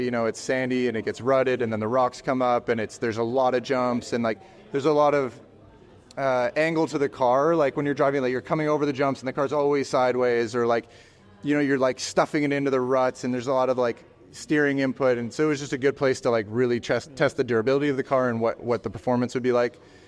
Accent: Whistler, British Columbia, Canada; I grew up in Whistler, so I grew up skiing.

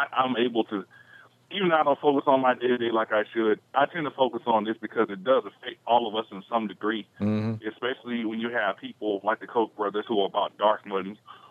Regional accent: Greensboro, North Carolina, United States; First time you said I was from Greensboro, California, which is North Carolina.

